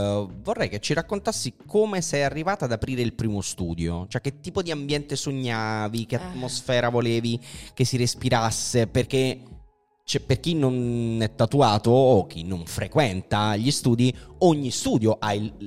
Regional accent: Naples, Campania, Italy; moved away; almeno parlo per me che sono napoletano

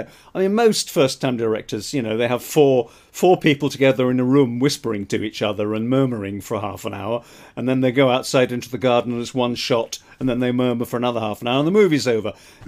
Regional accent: England, United Kingdom; now in United States; as an Englishman in the United States, I find that ridiculous

